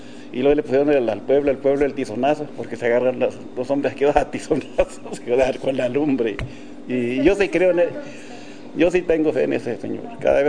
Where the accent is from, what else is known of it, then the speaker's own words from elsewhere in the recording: Santa Bárbara, Chihuahua, Mexico; Pues allá, este tren llegaba hasta mi tierra, Santa Bárbara, donde yo nací.